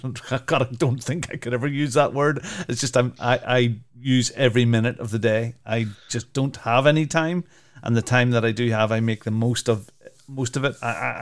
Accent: Cork, Munster, Ireland; How's it going, boy? I'm from Cork. How you doing?

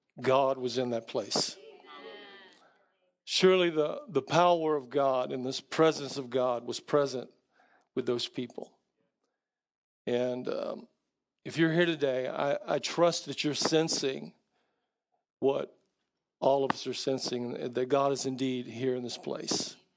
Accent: the South, United States; And I remember I was raised in the South, where most people went to church.

